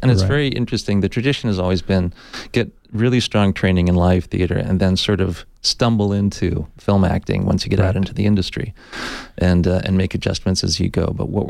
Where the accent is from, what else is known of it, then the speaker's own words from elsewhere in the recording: Georgia, United States; I'm from Georgia originally, and I went to the High School of Performing Arts of the South, Northside High School, which is now North Atlanta High School.